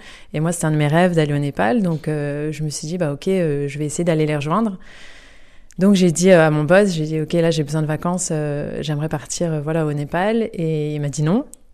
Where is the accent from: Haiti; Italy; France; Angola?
France; Yutz, Grand Est; Oui, alors c'est marrant parce qu'en fait, à la base, j'étais pas trop lancée vers les voyages